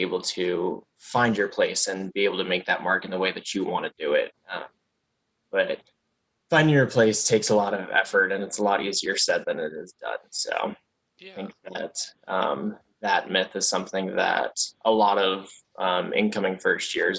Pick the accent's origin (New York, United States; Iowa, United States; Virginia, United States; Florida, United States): Virginia, United States; Ashburn; And I am from Ashburn, Virginia, up in Nova.